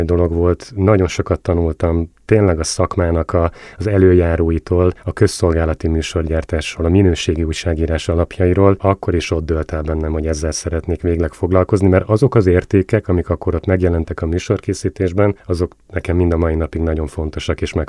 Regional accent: Hungary; now in Wales, United Kingdom; amikor megtudták, hogy én Magyarországról jövök

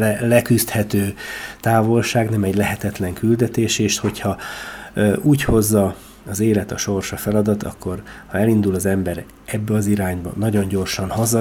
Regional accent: Miskolc, Borsod-Abaúj-Zemplén, Hungary; Családommal együtt itt születtünk Miskolcon, itt nevelkedtünk, itt jártunk iskolába, itt dolgoztunk. 55 év itt telt el.

